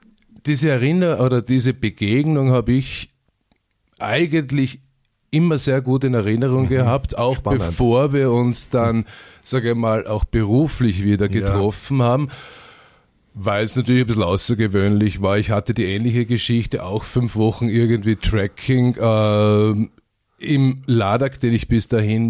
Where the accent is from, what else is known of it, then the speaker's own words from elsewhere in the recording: Graz, Styria, Austria; also born or lived in Vienna; Geboren bin ich in Graz. Einige Jahrzehnte ist das jetzt schon her. Wir sind fast im gleichen Alter. Ich bin in Graz aufgewachsen, bin in Graz zur Schule gegangen. Mich hat es nach Wien verschlagen. Mich hat es in einige Ecken dieser Welt verschlagen, beruflich.